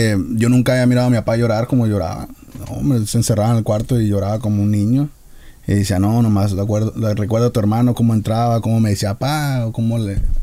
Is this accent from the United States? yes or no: yes; United States; also born or lived in Mexico; soy mexicano-americano porque también mexicano 100%. No crecí allá completamente. También crecí aquí en Estados Unidos. Pero sí soy de padres mexicanos, cultura mexicana. Mi mamá no sabe hablar inglés todavía.